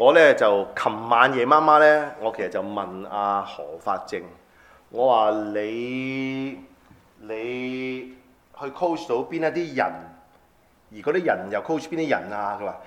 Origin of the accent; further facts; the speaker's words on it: China; 但我哋中國人咧